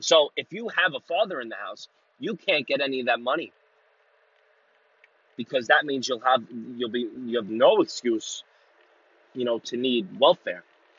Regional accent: New York, United States; I mean, listen, I'm from New York.

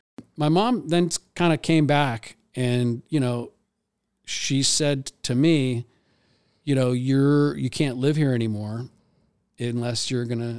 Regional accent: London, United Kingdom; also born or lived in California, United States; I think some people thought it was cool that I was from London. Other people thought it was cool that I was from California, but I didn't really feel like I was from anywhere.

